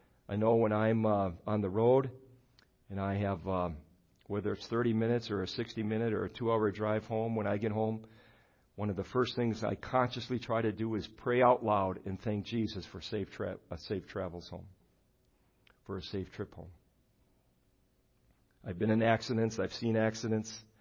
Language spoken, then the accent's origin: English; Brilliant, United States; Brilliant is my hometown. That's where I was born and raised. I have family there, and that's where I stay when I'm working up north. I stay with my mom's house where I was born and raised.